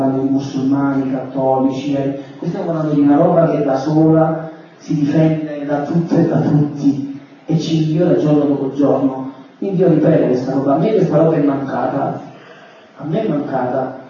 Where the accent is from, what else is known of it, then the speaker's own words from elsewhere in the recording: Naples, Campania, Italy; da buon napoletano non sono scemo